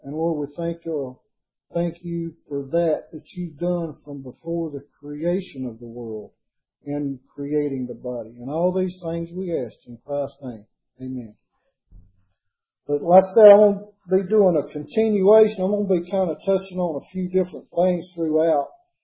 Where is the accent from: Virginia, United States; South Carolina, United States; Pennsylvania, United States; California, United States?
South Carolina, United States; from South Carolina.